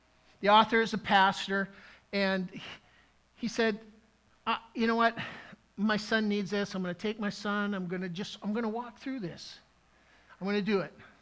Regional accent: Midwest, United States; I grew up in the Midwest, and the author's talking about what he calls this gentleman that he met an Easterner.

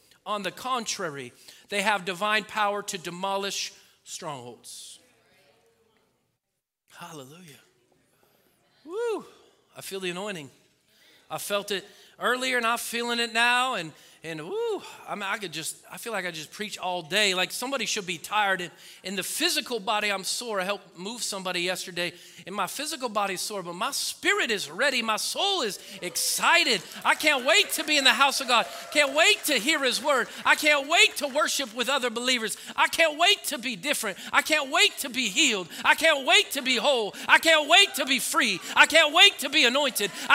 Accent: Oregon, United States; So I grew up in Oregon, and we like to talk about peace.

